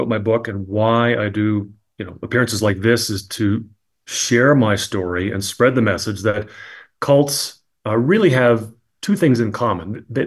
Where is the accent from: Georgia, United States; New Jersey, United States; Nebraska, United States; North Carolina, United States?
New Jersey, United States; So I grew up in New Jersey and I had friends who were in the buildings and got out on 9/11.